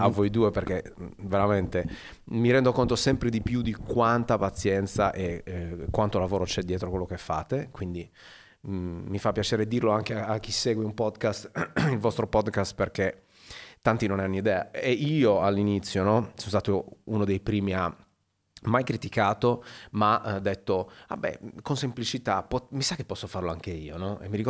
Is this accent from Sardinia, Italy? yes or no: yes; Macomer, Sardinia, Italy; moved away as an adult; now in Turin, Italy; non sono cagliaritano, cioè c'è questa differenza. Però io sono sempre stato molto sincero e sono molto legato alle mie origini, quindi dico sempre, sono di Macomer